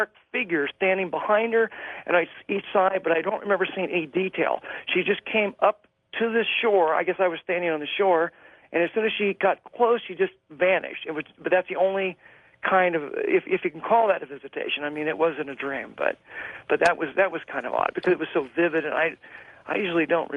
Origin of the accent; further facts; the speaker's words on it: Ohio, United States; I grew up in the Ohio Valley, near the Ohio River. I mean, Cincinnati's right on the Ohio River.